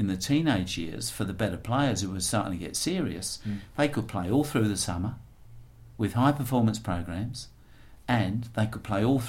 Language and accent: English; London, United Kingdom; where I grew up in London, I actually never ever saw a cricket match.